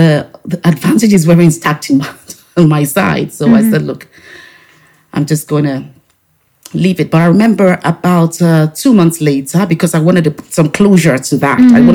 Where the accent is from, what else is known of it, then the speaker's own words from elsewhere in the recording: Nigeria; English is a second language; now in Ireland; I'm originally from Nigeria.